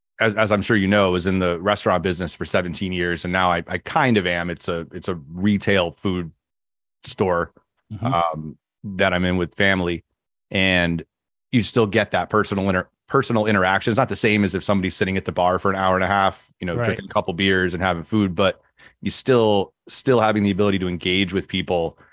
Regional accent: Connecticut, United States; I was brought up in the Roman Catholic Church. Okay. And very early on, I found that I took it seriously. I didn't take school seriously. Like, I went to a Roman Catholic school. We were part of the parish. Everybody knew everybody. It was a good, solid community here in Southern Conne

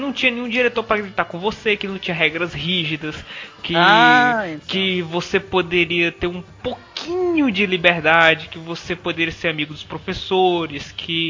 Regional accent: Northeast Region, Brazil; Eu sou do Nordeste.

